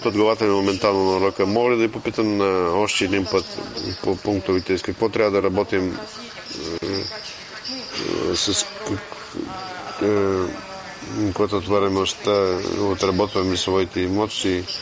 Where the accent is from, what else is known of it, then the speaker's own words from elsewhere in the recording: Israel; аз съм от Израел